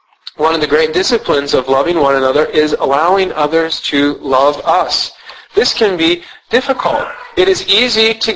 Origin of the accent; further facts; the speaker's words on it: Iowa, United States; and I grew up in Iowa